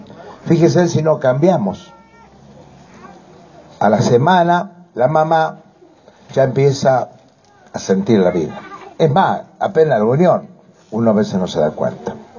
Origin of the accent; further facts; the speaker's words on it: Los Sauces, La Rioja, Argentina; estoy contento de estar en mi tierra, en los sauces.